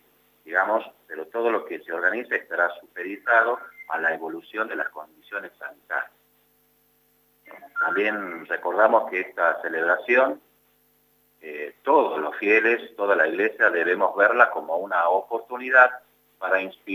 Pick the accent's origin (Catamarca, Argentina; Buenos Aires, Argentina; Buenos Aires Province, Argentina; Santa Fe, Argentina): Catamarca, Argentina; que como catamarqueños, como pueblo argentino también